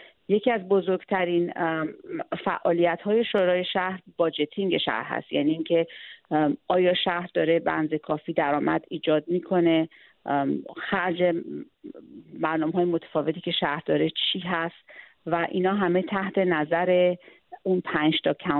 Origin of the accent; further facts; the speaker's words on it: Iran; now in United States; حالا هم هنوز با افتخار میگم ایرانیم و این اسم کوتاه رو در ایران به من دادن،